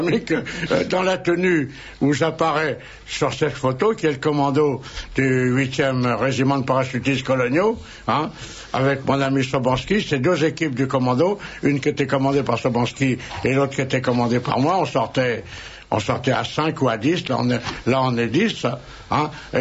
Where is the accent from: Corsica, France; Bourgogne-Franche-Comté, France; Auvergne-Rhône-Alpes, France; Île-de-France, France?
Corsica, France; après avoir travaillé comme une bête, hein, parce que je suis un Corse qui travaille